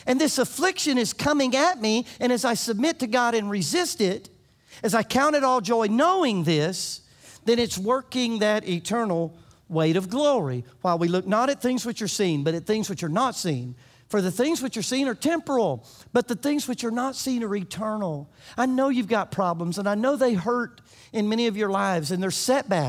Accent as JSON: {"language": "English", "region": "Florida", "country": "United States", "said": "I'm from Florida. I have no idea what a pre-soaked log is."}